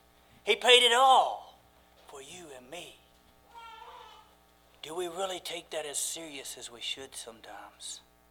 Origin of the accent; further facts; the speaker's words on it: Pantego, North Carolina, United States; But I grew up in Pantego, North Carolina, all of my life until I was 16. And then I went to my grandfather's when I was 16.